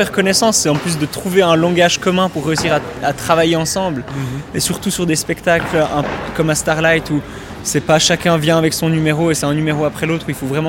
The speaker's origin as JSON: {"language": "French", "country": "Switzerland", "said": "Et moi, je suis suisse."}